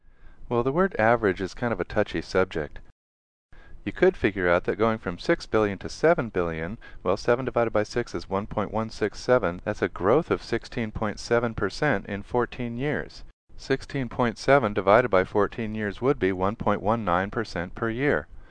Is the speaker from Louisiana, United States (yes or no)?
no; New York, United States; I am from New York, and I think on the last show I had a cold mochaccino next to me.